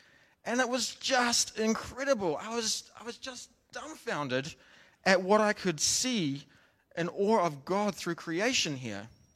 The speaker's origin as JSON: {"language": "English", "country": "New Zealand", "said": "I'm from New Zealand, bush, whatever, you know, that's not that special."}